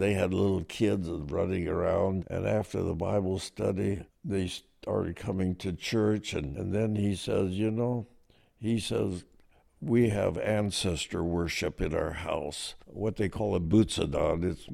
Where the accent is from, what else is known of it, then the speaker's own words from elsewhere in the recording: Dinuba, California, United States; I said, we're from Fresno. And then one guy got up and says, well, he was from Dinuba, one of the airmen there. And I said, well, I really am too.